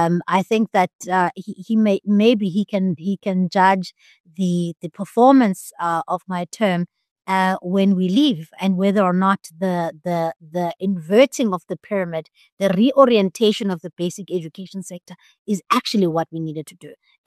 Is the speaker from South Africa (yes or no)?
yes; Buffalo City, Eastern Cape, South Africa; And I come from the Eastern Cape. So I have seen the profound failure of local government where I come from.